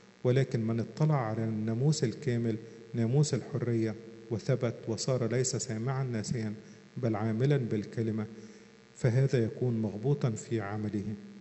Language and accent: Arabic; Egypt; احنا كمصريين